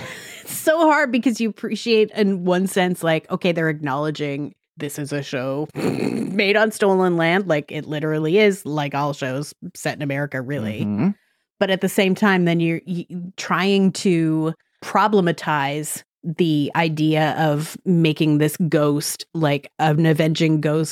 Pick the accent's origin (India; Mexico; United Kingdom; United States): United Kingdom; England; even as an English person, and you know, if you're like, these aren't necessarily debates the typical English person has with other English people